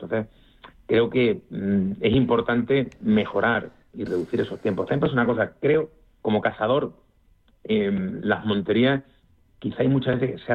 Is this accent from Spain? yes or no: yes; Spain; Está la suspicacia, ¿no?, de que somos españoles